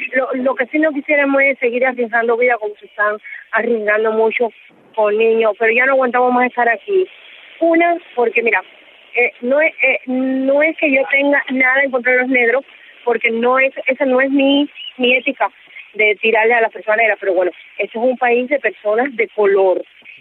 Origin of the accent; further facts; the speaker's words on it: Nuevitas, Camagüey, Cuba; now in Trinidad and Tobago; de aquí de Trinidad y Tobago, soy de Cuba, provincia de Camagüey, de Nuevita. Vamos, para un año yo y 9 meses.